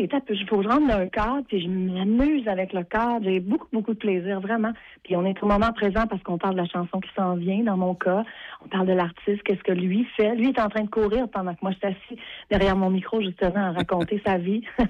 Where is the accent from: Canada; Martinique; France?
Canada; Quebec; Puis moi, je suis québécoise et canadienne à la fois, c'est ça.